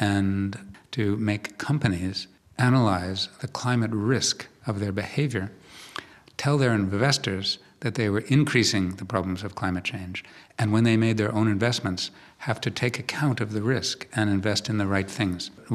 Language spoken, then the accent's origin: English; United States; moved away as an adult; now in Europe; coming to Europe about 18, 19 years ago as an American who'd practiced this in the United States